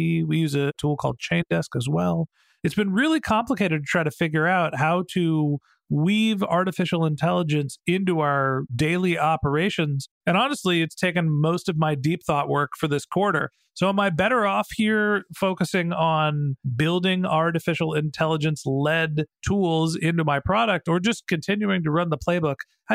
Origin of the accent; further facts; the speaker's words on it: Burlingame, California, United States; It's a San Francisco Bay Area. It's actually started in my hometown, Burlingame here.